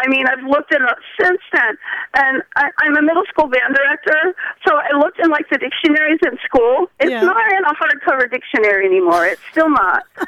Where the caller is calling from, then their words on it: Port St. Lucie, Florida, United States; I'm calling from Port St. Lucie, Florida.